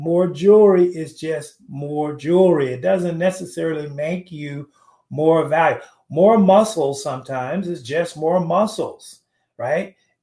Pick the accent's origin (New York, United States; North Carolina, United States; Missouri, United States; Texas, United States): Texas, United States; You know, I grew up in the South in Texas, and we had a lot of sayings.